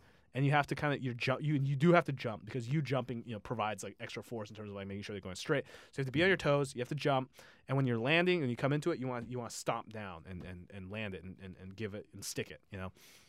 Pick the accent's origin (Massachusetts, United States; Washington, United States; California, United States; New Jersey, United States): Washington, United States; Seattle; I grew up in Seattle, which means luckily what is considered like an okay, like Snoqualmie Pass was like the okay, crappy like snow place, is better than anything on the East Coast.